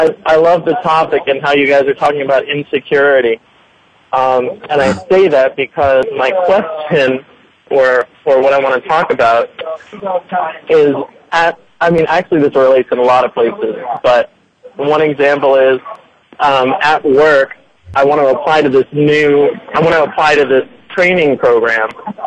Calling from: New York City, New York, United States; New York City.

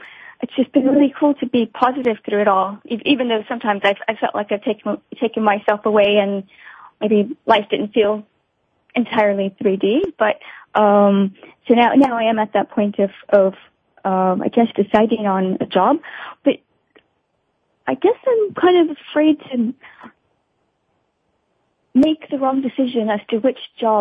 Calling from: Hong Kong; I'm calling in from Hong Kong today.

